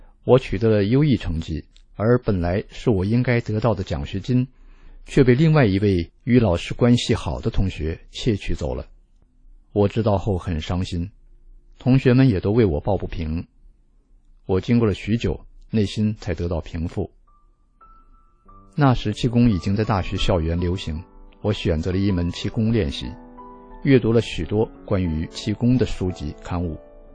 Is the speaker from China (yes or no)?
yes; Northeast China, China; born there; 我出生在中国的东北农村一个普通的小村庄，那时我家的生活条件是很清苦的，经常搬家，没有一个固定的住处。